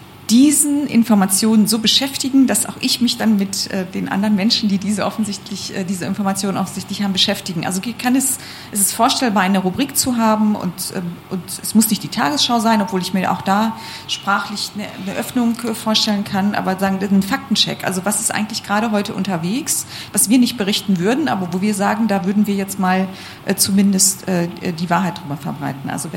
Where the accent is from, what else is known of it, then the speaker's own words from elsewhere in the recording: North Rhine-Westphalia, Germany; ich komme aus dem Ruhrgebiet, da lebt noch meine Familie